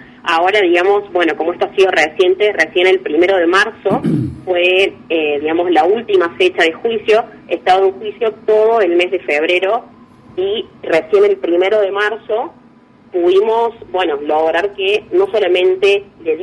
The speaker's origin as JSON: {"language": "Spanish", "region": "Córdoba", "country": "Argentina", "lives_now": "San Vicente, Argentina", "said": "yo soy de Córdoba Capital, actualmente, bueno, estoy viviendo en San Vicente."}